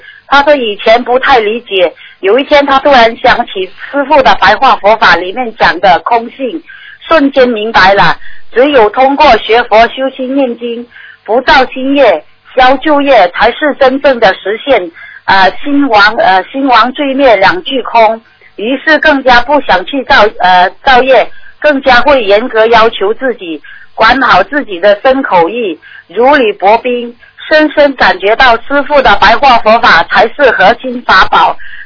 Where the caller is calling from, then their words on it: Singapore; 我是新加坡打来的。